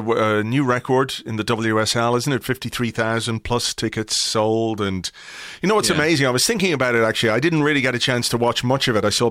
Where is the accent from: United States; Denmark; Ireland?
Ireland; Dublin, County Dublin; no, I'm from Kimmage, just up the road here.